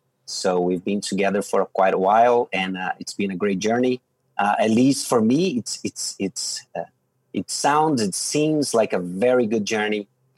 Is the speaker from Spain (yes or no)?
no; Brazil; from Brazil.